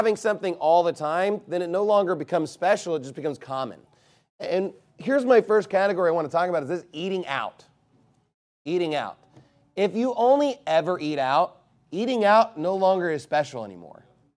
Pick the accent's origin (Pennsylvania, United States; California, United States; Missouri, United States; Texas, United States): Texas, United States; Keller; I know as a young child, I lived in Keller. I grew up in Keller, and I lived in an area where there's like no housing back then. It was just like a small brand new development.